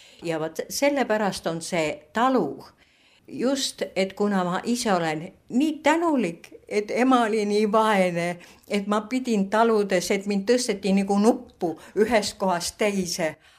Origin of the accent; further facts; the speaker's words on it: Tallinn, Harju County, Estonia; kuigi ma olen Sakala tänava erasünnitusmajas sündinud ja põline tallinlane, olen ma oma hingelt maainimene.